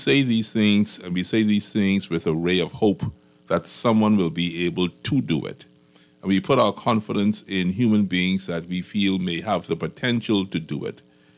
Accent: Bamboo Town, New Providence, Bahamas; I grew up in Bamboo Town.

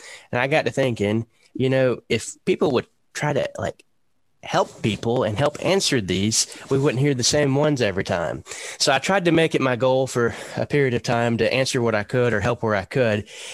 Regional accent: Athens, Georgia, United States; also born or lived in Rayle; I'm originally from a little town on east of Athens on 78 called Rail, Georgia. It's got one little blinky light. It's in Wilkes County, but I grew up in Athens after the age of 10.

